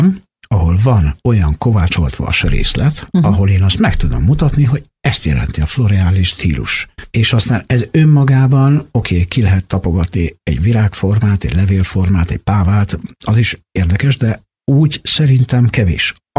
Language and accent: Hungarian; Budapest, Hungary; mi, akik mondjuk budapestiek vagyunk